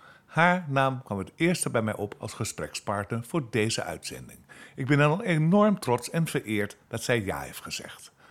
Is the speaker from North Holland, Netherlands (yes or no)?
yes; Amsterdam, North Holland, Netherlands; also born or lived in Losser; Ik kom uit Amsterdam natuurlijk. Ik ben niet geboren in Amsterdam. Ik ben geboren in het oosten van Nederland, in Losser.